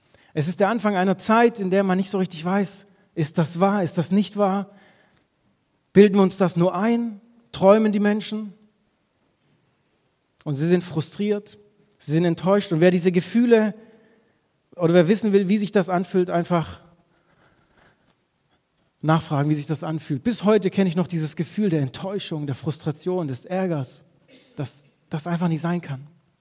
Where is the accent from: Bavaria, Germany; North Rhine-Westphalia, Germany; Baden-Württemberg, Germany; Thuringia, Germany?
North Rhine-Westphalia, Germany; Dortmund; ich komme aus Dortmund, bin dort Jugendpastor